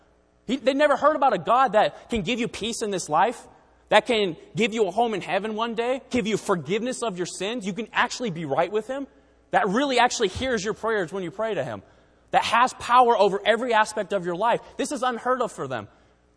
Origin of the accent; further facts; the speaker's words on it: Taiwan; I was born and raised in Taiwan, so I kind of cheated in learning the language. I went to their schools early on, grew up. All my friends were Taiwanese.